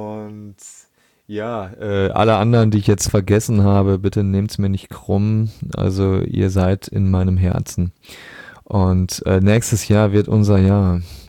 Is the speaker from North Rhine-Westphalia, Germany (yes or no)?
yes; North Rhine-Westphalia, Germany; Basti, einem meiner besten Freunde in meiner Heimat am Niederrhein